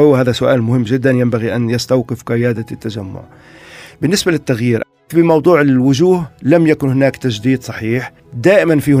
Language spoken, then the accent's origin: Arabic; Palestine; وإحنا كفلسطينيين بالنسبة لنا الوحدة حتى لو كانت غير مجدية